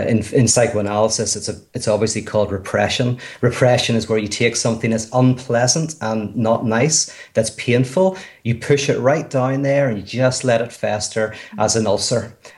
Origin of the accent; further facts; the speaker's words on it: Ireland; Now, the advantage I have is I'm Irish, so people think I'm a storyteller.